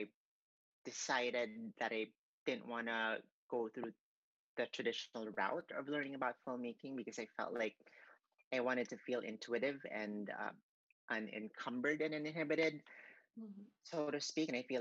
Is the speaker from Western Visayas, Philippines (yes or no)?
no; Cebu, Central Visayas, Philippines; I was four and my mom took me to, and this was in my hometown in Cebu in the Philippines, and my mom took me to this movie palace